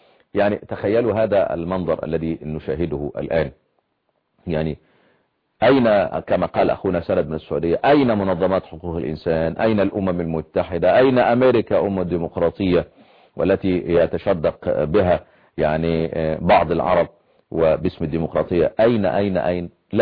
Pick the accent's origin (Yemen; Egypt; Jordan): Egypt; عندنا في مصر